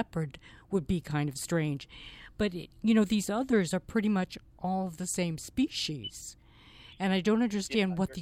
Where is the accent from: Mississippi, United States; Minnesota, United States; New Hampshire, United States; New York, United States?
New Hampshire, United States; Even when I was growing up in New Hampshire, yep, it was well known that there were mountain lions out there